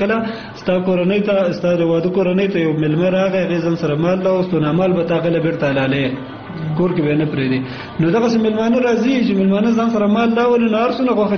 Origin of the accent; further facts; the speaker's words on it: Kunar, Afghanistan; زه اصلن د کونړ ولایت اوسیدونکی یم ګورم ما په نورستان کې وخت تیر کړل